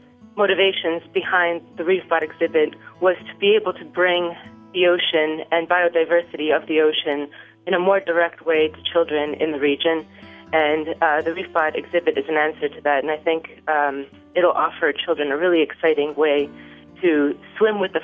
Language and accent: English; Boston, Massachusetts, United States; I am originally from Boston, and I ended up in Pittsburgh.